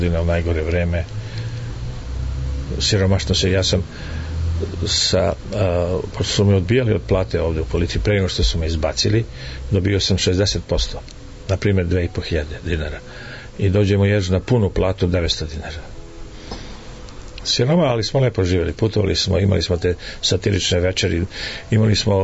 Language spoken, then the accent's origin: Serbian; Kruševac, Šumadija and Western Serbia, Serbia; born there; Kao što ja kažem, ja sam rođen u Kruševcu. Imao sam sreće da budem rođen u Kruševcu, kao što je Kruševac imao sreće da ja budem rođen u njemu.